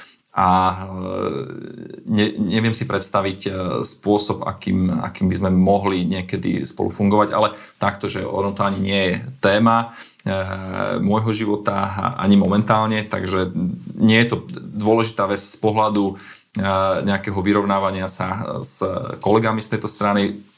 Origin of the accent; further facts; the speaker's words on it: Poprad, Prešov Region, Slovakia; Andrej je z Popradu, ja som z Popradu.